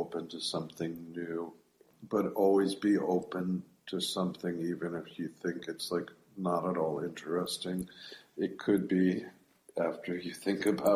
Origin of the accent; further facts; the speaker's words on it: Williamstown, Massachusetts, United States; My parents always took me to museums, and I grew up in Williamstown. And in fact, I used to love going to the Clark and all of that as a kid